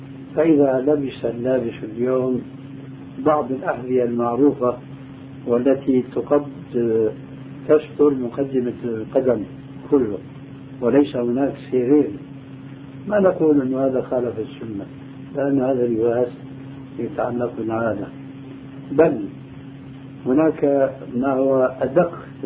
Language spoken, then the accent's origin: Arabic; Syria; هذا يضرب المثل لبعض الناس عندنا في سوريا